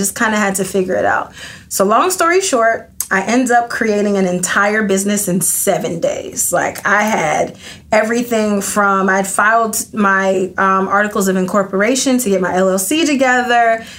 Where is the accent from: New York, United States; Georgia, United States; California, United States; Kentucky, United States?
Georgia, United States; Atlanta